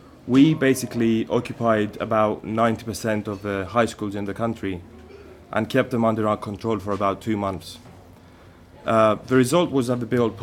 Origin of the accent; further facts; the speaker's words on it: Patras, Western Greece, Greece; who was actually assassinated in my hometown, in Patras, defending his high school